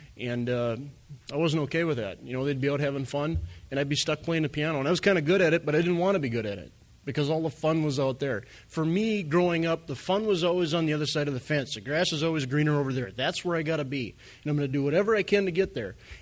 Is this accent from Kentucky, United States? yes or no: no; Glenburn, North Dakota, United States; growing up in Glenburn, North Dakota, there isn't a lot to do.